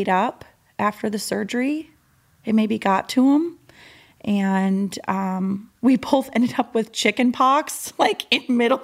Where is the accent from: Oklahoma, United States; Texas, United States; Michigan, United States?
Michigan, United States; I was born and raised in Michigan, and my brother and I were 15 months apart, very close, no other siblings. And in Michigan, our school was 7th, 8th, 9th grade